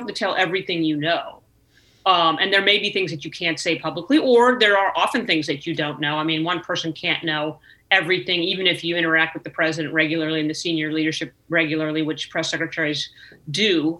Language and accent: English; California, United States; I was the first woman, and I was from California, right?